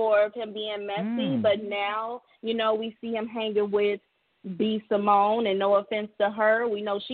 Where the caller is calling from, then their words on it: Chicago, Illinois, United States; Yeah, I'm in Chicago.